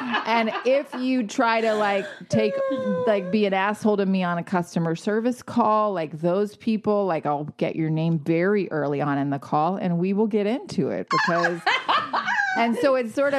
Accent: Georgia, United States; born or raised there

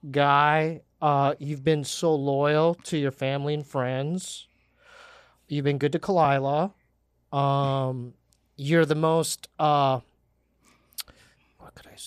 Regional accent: Poway, California, United States; We're from San Diego, we're from Poway.

